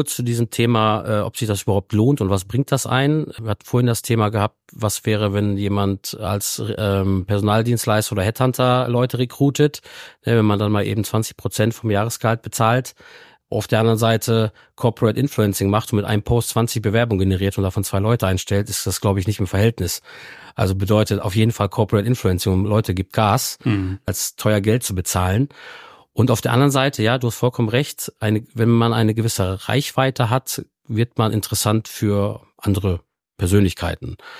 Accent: Detmold, North Rhine-Westphalia, Germany; ich komme aus Detmold, ich bin ja nichts Besonderes

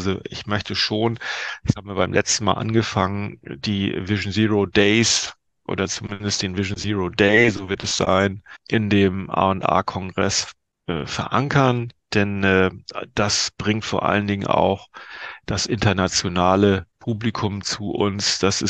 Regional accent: Schleswig-Holstein, Germany; in meine alte Heimat an die Ostsee

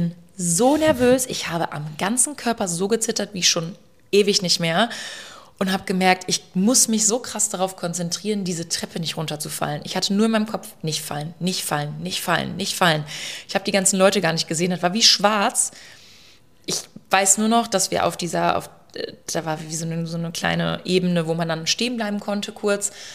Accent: Barlo, North Rhine-Westphalia, Germany; Die hat einfach die 10 Minuten aus Barlow, wo ich herkomme

